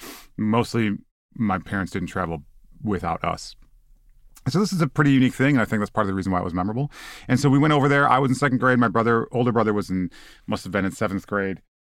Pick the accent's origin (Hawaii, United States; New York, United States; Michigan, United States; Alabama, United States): Michigan, United States; My dad's mom and dad lived about a mile from us where I grew up in Michigan.